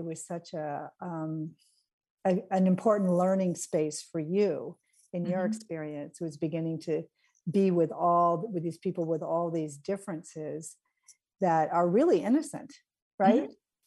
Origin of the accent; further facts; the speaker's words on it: New England, United States; So, and at the time, for me, I'm from New England, right?